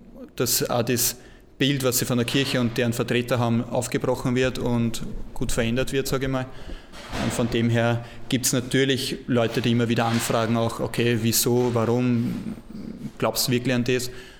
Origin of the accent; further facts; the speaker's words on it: Schöngrabern, Lower Austria, Austria; Ich bin aus dem Weinviertel, Bezirk Hollerbrunn, Schöngrabern.